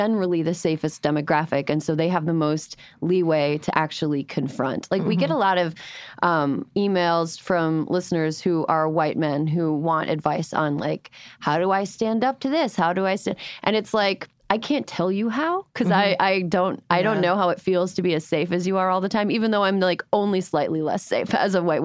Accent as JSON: {"language": "English", "region": "Midwest", "country": "United States", "said": "I am from the Midwest."}